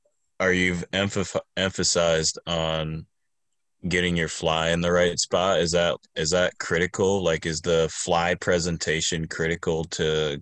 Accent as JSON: {"language": "English", "region": "Ohio", "country": "United States", "said": "obviously I'm from Ohio, so we don't have mountains and we typically don't have, especially Lake Erie, clear water."}